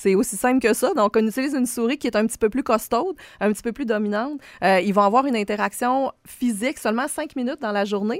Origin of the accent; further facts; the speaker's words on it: Quebec, Canada; Moi, je viens du Lac-Saint-Jean. Donc, je suis partie de la maison tôt pour aller à l'université à Trois-Rivières, à l'UQTR